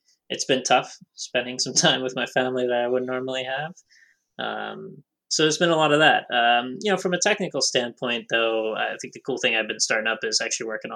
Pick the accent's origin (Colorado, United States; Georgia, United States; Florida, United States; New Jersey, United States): New Jersey, United States; I think I'm from New Jersey, you're from Philadelphia, which is, you know, basically South Jersey and Philadelphia are the same thing.